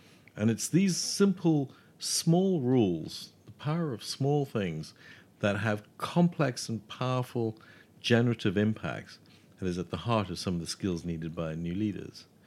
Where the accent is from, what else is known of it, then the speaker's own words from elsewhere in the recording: Cape Town, Western Cape, South Africa; I grew up in Cape Town in South Africa